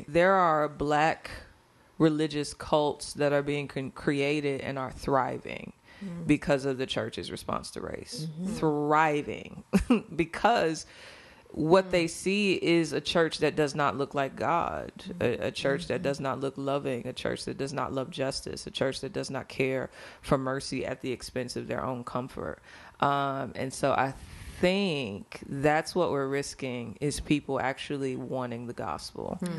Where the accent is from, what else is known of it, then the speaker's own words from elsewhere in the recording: St. Louis, Missouri, United States; I'm from St. Louis.